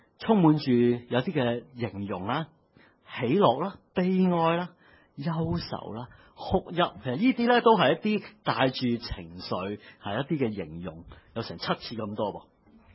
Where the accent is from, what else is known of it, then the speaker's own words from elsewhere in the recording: Hong Kong; accent: Cantonese; 我們廣東話我們平時跟人講香港其實我們很少講喜樂這個字的